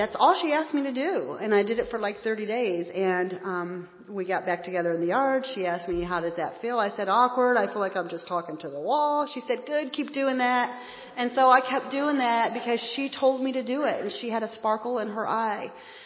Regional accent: United States; we all had the same belief about God because that's the way that we grew up in the United States.

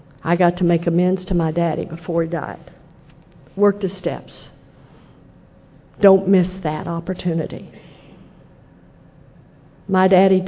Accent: Texas, United States; And when I grew up in Texas, when I was a little girl, the Baptists hated the Catholics.

